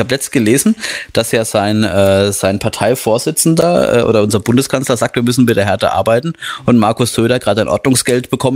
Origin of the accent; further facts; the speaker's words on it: Bavaria, Germany; wenn man daherkommt, wo ich herkomme, ist fränkisches Bier schon auch eine heftige Hymne